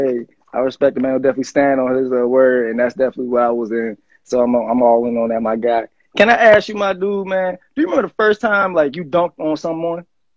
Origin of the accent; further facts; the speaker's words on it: Cincinnati, Ohio, United States; Growing up in Cincinnati, we see a lot of people. I came up here back in 08, 09